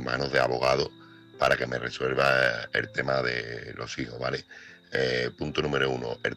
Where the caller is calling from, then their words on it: Seville, Andalusia, Spain; corresponsal de Sevilla